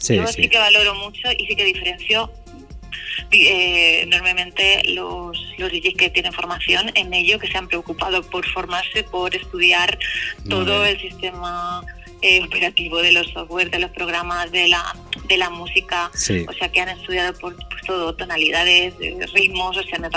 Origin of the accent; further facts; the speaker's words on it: Albacete, Castilla-La Mancha, Spain; yo soy albaceteña. Yo soy de Albacete. Lo que pasa es que he vivido pues en muchos sitios, en muchas ciudades. Estudié musicología en Granada, luego también estudiamos en Portugal.